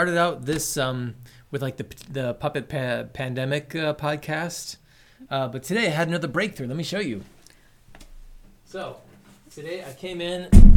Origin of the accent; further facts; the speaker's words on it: Springville, United States; Springville, my hometown, that like we love and enjoy right now, what do we got?